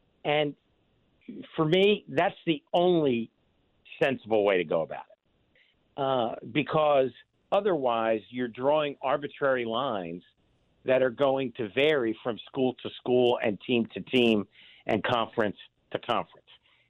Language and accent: English; Philadelphia, Pennsylvania, United States; So I grew up in and around Philadelphia. I went to St. Joe's, the Jesuit University in Philadelphia.